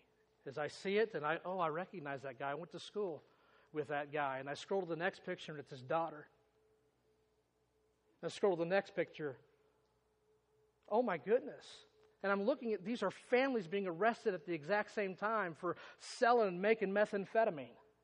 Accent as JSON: {"language": "English", "region": "Kansas", "country": "United States", "tie": "born or raised there", "said": "I grew up in Kansas. I win. I got you beat. But not just Kansas. I grew up in Southwest Kansas. You ever heard of Dodge City?"}